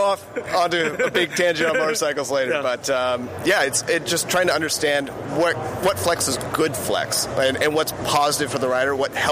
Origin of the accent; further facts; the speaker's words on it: Auburn, California, United States; I grew up in the foothills of California, so Auburn area.